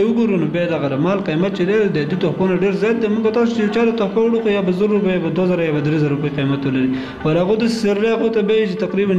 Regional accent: Afghanistan; تا ته ما مخکې وویل چې زه اصلا د کونړ ولایت اوسېدونکی یم.

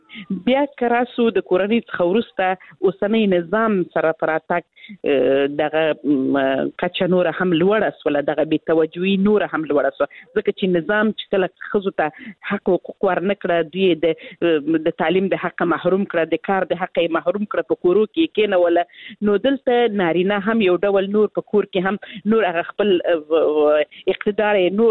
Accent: Helmand, Afghanistan; زه خپل د هلمند ولایت څخه یم

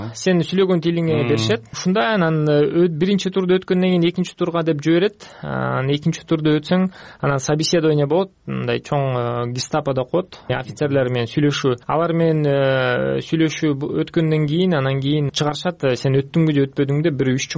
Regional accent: Petrovka, Chuy Region, Kyrgyzstan; now in France; Эң биринчи мен өзүм Кыргызстандан төрөлгөм, Чүй областында Петровка деген айылдан болом. Ата энем ошол жактан.

